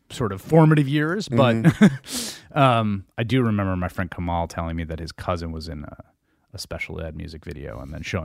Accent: Bronx, New York, United States; I grew up in the Bronx in the 1980s. My dad was a community organizer, and my mom stayed home with us, and then she did arts and education. So I was like a middle class outer borough kid.

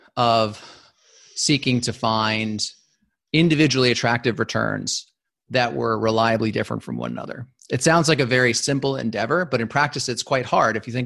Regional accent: Los Angeles, California, United States; And I said, well, you know, I grew up in Los Angeles. I've been trying to make that case for years.

